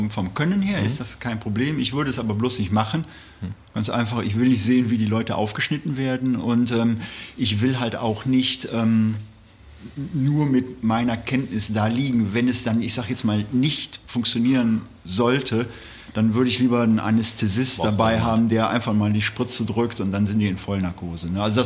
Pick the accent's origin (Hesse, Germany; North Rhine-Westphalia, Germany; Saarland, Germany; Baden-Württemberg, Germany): North Rhine-Westphalia, Germany; Oberpleis; Also ich bin in Oberpleis geboren und aufgewachsen